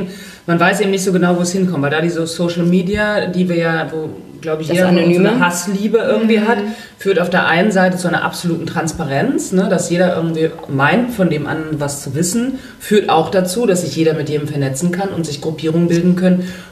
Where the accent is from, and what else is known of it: Germany; born there